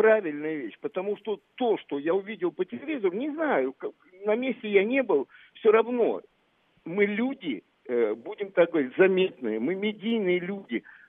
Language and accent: Russian; Moscow Oblast, Russia; я, мальчишка из Подмосковья, поехал искать, где этот Москва, футбол, где этот «Спартак», и попал в этот «Спартак». Я ездил на электричках домой